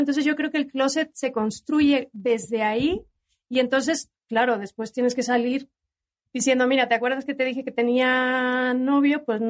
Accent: Mexico; soy de México, tengo 46 años y soy lesbiana.

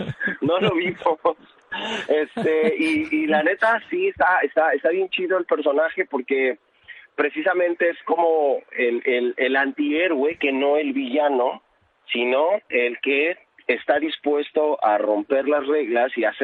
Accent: Ecatepec, State of Mexico, Mexico; porque yo soy de Catepec

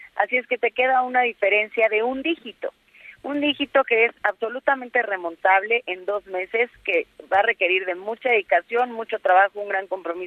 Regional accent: State of Mexico, Mexico; una vez ganando, todos somos mexiquenses y hay que trabajar y gobernar para todos

